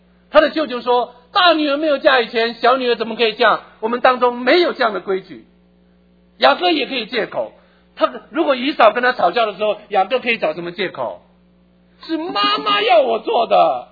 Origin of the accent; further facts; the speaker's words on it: China; 我们中国人特别喜欢 sell， 买一送一，我们最有兴趣。